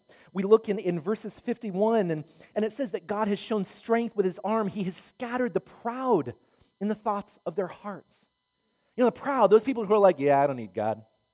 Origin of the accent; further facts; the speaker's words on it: United States; Certain things are owed to me because I'm an American, you know.